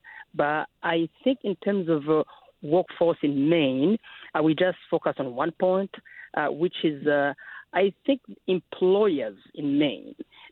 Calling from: Burundi; English is a second language; I'm an immigrant as well, and I'm from Burundi.

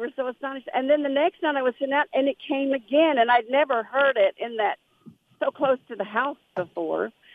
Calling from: Texas, United States; I'm from Trinity County, Texas. I'm quarantining over here. I normally live in San Antonio.

